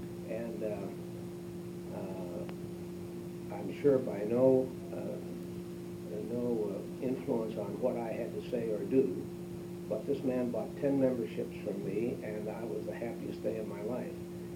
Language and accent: English; Youngstown, Ohio, United States; I have been born and raised in the Youngstown area, lived here all my life, attended Youngstown high schools